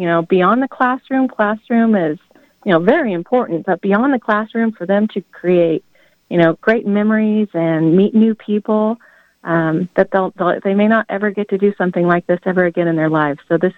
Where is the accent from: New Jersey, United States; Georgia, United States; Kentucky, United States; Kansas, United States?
Kansas, United States; Emporia; I'm from Emporia